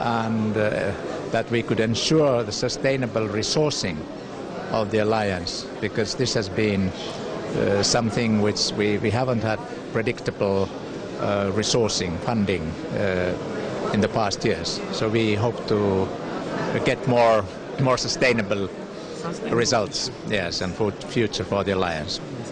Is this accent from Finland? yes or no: yes; Finland; from Finland.